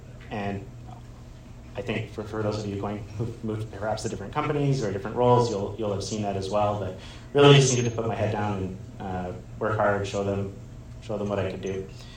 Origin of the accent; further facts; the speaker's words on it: Canada; I think one of the things I've been very proud about as a Canadian is embracing our multiculturalism